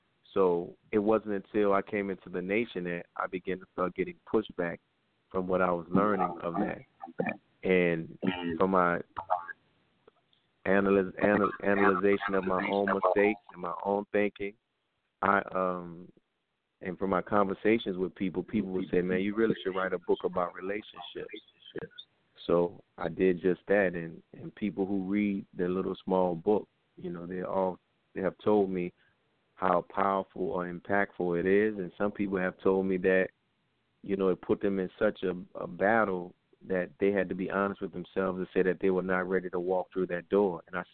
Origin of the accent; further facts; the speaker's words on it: New Orleans, Louisiana, United States; Well, you know, I'm actually from New Orleans, so New Orleans is about an hour or so away from Baton Rouge, but I'm a New Orleans native.